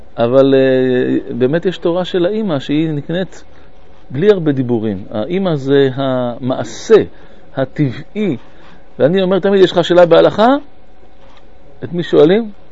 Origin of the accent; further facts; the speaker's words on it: Bat Yam, Tel Aviv District, Israel; אני גדלתי בבת ים